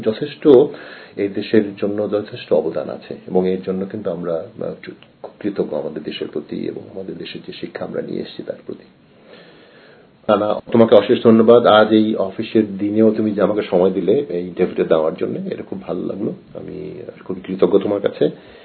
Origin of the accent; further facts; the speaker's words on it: Bangladesh; now in Canberra, Australia; আমরা যারা বাংলাদেশি প্রবাসী যারা অস্ট্রেলিয়াতে এসেছি আমাদের কিন্তু প্রচুর সুনাম আছে এখানে। আমি বিশেষ করে ক্যানবেরাতে বলবো